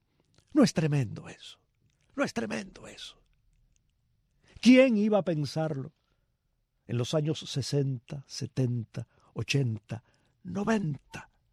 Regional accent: Cuba; moved away; mi país, un país del que falto desde hace más de medio siglo. Durante todos estos años de ausencia, señoras y señores, yo he acariciado una ilusión. La ilusión de volver a Cuba

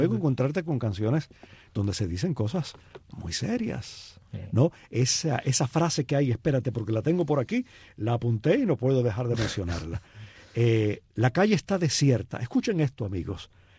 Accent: Cuba; aquellos que no somos habaneros y que pensamos mucho en nuestro país y en lo que ha sucedido en Cuba, ¿no?

